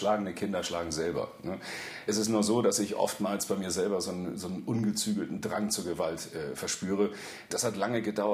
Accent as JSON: {"language": "German", "region": "Hamburg", "country": "Germany", "said": "Ich komme ja nicht direkt aus Wilhelmsburg. Genau genommen komme ich aus Waltershof. Ja, Waltershof und Neuhof, das sind zwei verschwundene Viertel in Wilhelmsburg."}